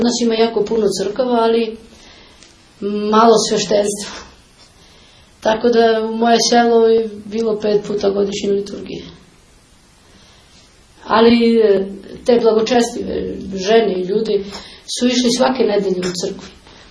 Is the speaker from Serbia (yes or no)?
no; Kruševo, Pelagonia, North Macedonia; Pa ja sam iz Makedonije, iz Kruševa, jedno selo Pusta Reka se zove, 14 km od Kruševa. Rođena sam tamo 1966. godine.